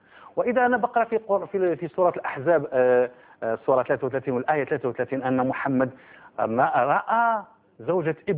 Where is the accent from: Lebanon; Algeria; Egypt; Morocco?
Morocco; أنا من المغرب، كنت مسلما والآن أبصر،